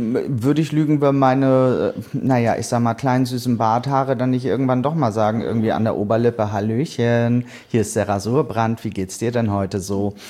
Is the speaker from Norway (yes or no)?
no; Hamburg, Germany; ich bin ja auch ein Hamburger Dern